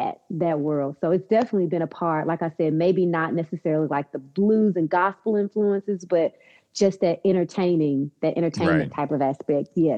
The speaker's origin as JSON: {"language": "English", "town": "Memphis", "region": "Tennessee", "country": "United States", "said": "I am from Memphis, Tennessee."}